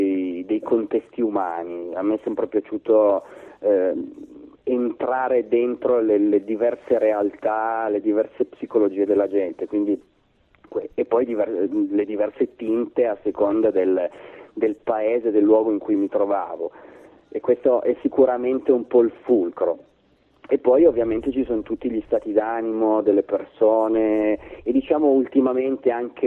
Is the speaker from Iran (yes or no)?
no; Emilia-Romagna, Italy; now in Turin, Italy; il mio cognome lo dice da sé, sono un emiliano assoluto